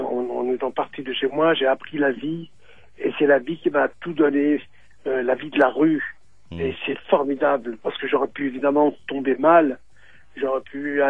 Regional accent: Algiers Province, Algeria; born there; moi je suis né donc en Algérie, à côté d'Alger, enfin à Bellecour, c'est une sorte de bidonville, enfin une zone quoi.

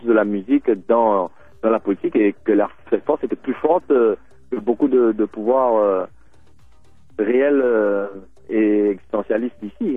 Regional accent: Tamarin, Black River, Mauritius; Et moi, je suis de Tamarin de la côte ouest.

